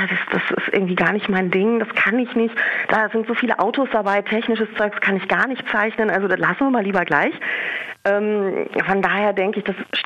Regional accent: North Rhine-Westphalia, Germany; Ich komme aus dem Sauerland und da kennt man das G nicht, deswegen gibt es das mit CH.

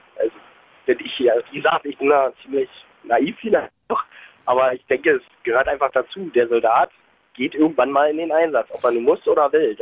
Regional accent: Erkner, Brandenburg, Germany; Ich komme ja aus Erkner

